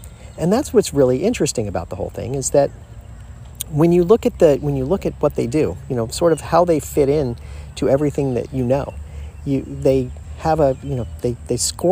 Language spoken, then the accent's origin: English; Florida, United States; For me personally, I was raised in Florida. I went to Disney as a youngster, and I've been going for 50 years.